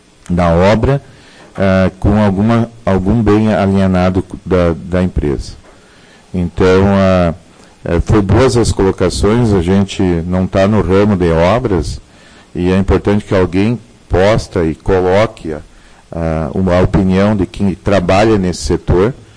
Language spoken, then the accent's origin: Portuguese; Rio Grande do Sul, Brazil; e nós, como gaúchos, temos que comemorar esse dia 20 de setembro